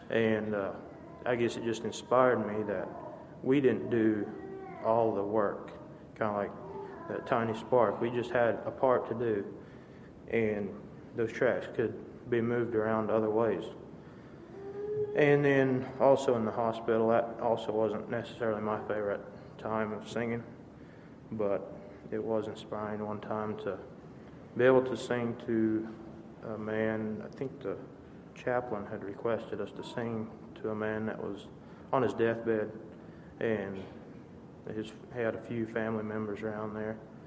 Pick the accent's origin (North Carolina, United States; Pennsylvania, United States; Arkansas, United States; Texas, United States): Arkansas, United States; Bradley; from Bradley, Arkansas